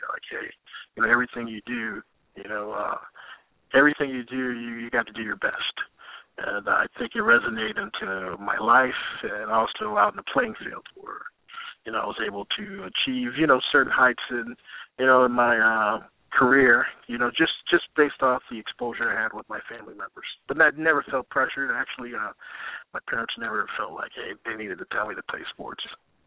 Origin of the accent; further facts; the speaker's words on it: Miami, Florida, United States; Well, I grew up in Miami, Florida. I grew up in an athletic family.